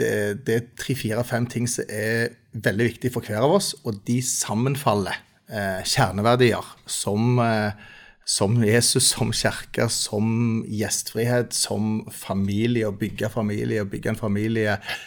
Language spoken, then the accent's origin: Norwegian; Stavanger, Rogaland, Norway; also born or lived in Bergen; Jeg er oppvokst her i Stavanger, en ekte cities. Så her jeg har bodd 1 år i Bergen.